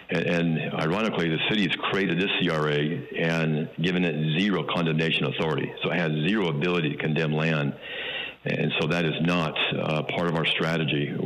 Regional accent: Holladay, Utah, United States; And I grew up near Holiday Village, and when I grew up, Holiday Village's commercial area was nothing to write home to mom about.

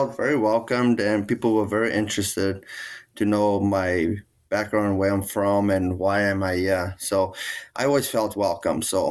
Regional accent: South Africa; English is a second language; moved away; pretty much give up my rights as being a South African anymore. And now I have to stand and be a citizen, I would say, and defend the country when it's called for and stuff. So I had to give up all my South African rights.

